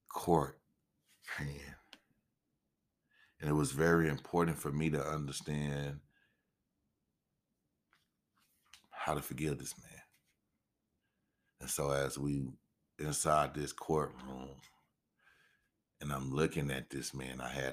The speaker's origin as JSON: {"language": "English", "town": "Greenwood", "region": "Mississippi", "country": "United States", "tie": "born or raised there", "said": "We knew the killer growing up back in my hometown, Greenwood, Mississippi."}